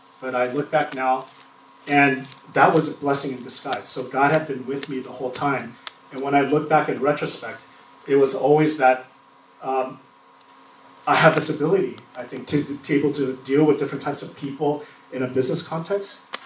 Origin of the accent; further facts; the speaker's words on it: Texas, United States; also born or lived in Seattle, United States; So I shared like last night when I grew up in Texas, and then when I moved to Seattle, it was the first time I saw so much diversity